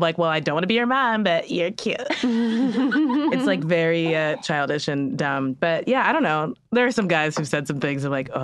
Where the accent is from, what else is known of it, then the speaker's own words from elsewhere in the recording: the South, United States; I'm from the South. We had to go to these weird homesteads where everybody drowned and they were all buried on the property.